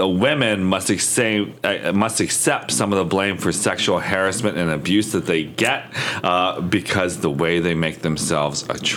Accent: Erie, Pennsylvania, United States; How the sex workers that work on the corner in my hometown of Erie, that's how they dress.

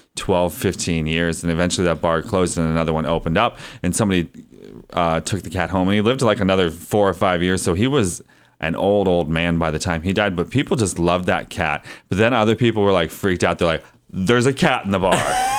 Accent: Erie, Pennsylvania, United States; I was at a diner in my hometown of Erie, Pennsylvania

